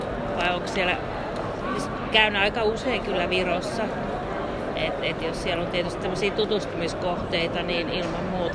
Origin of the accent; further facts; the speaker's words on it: Tuusula, Uusimaa, Finland; ja Tuusula.